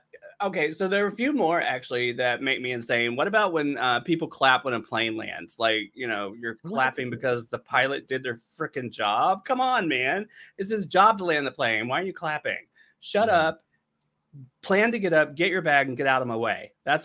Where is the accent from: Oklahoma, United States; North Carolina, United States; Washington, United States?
North Carolina, United States; I mean, we're all from North Carolina, but we didn't meet till we got here.